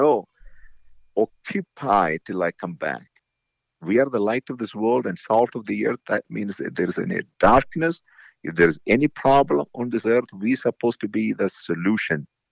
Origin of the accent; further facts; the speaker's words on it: India; that's the way I grew up in India.